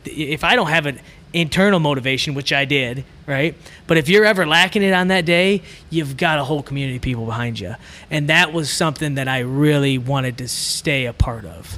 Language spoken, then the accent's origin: English; Michigan, United States; now in Iowa, United States; I was born and raised in Michigan.